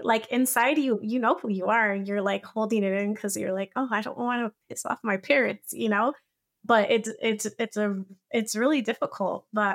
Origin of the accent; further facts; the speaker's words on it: United States; born there; I was like, ma'am, I am American. I was born here, mama, you know?